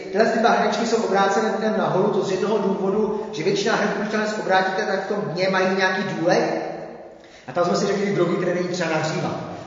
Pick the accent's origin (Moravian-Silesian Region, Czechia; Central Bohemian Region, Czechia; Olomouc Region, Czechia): Moravian-Silesian Region, Czechia; Havířov; Já pocházím z Havířova, což nevím, jestli vidíte, ale Havířov je nejmladší město republiky.